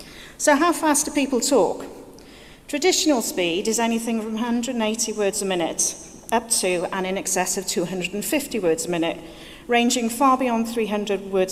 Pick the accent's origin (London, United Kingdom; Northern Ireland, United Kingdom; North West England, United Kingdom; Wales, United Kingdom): Wales, United Kingdom; and I'm from Wales.